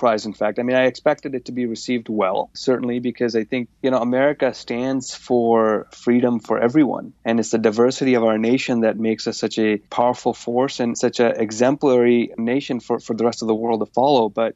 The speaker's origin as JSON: {"language": "English", "country": "United States", "said": "It was just such a proud moment for me as an American Muslim and a veteran."}